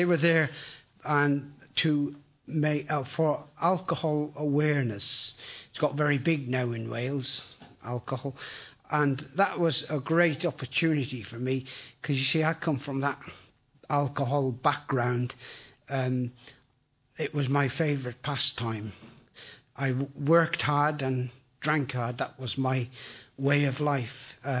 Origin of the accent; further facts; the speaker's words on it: Leinster, Ireland; Although I speak fluent Welsh now. Well, not fluent, but very good Welsh, really. I'm from Ireland, actually, from a place called County Kildare.